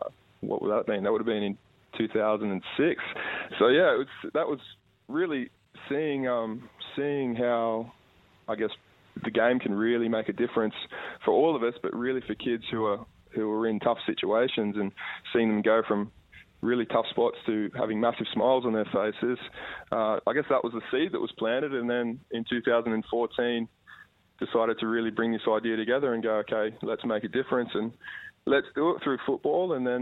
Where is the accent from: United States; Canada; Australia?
Australia; Being Australian, we want to help Australian kids first.